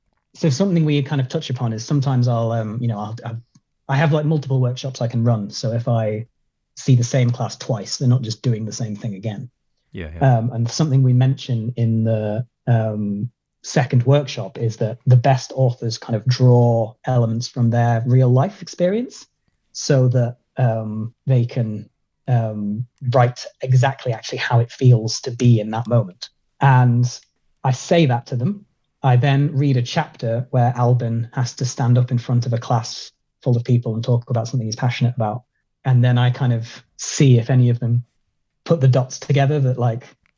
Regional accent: Isle of Man; Well, I'm from the Isle of Man.

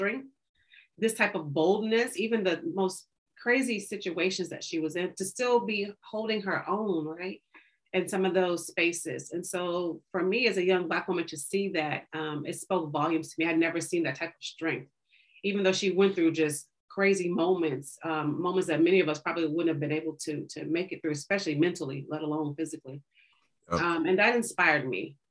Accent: Tulsa, Oklahoma, United States; I'm from Tulsa, grew up actually near Black Wall Street, never knew Black Wall Street existed, even walking distance from my house until I got older.

